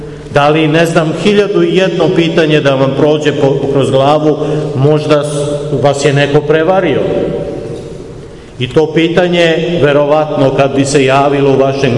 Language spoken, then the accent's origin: Serbian; Serbia; Mi smo Srbi nestrpljivi u većini slučajeva.